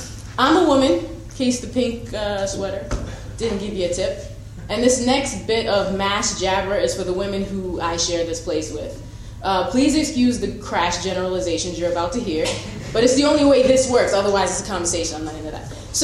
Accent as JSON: {"language": "English", "town": "New York City", "region": "New York", "country": "United States", "lives_now": "Vermont, United States", "said": "I'm a 3L. I'm from New York City, and I'm back in Vermont, which is another speech entirely."}